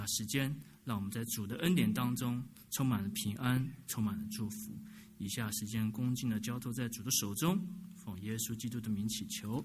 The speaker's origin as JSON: {"language": "Chinese", "country": "Taiwan", "said": "我是来自台湾啊，我在台湾也是在牧养教会。"}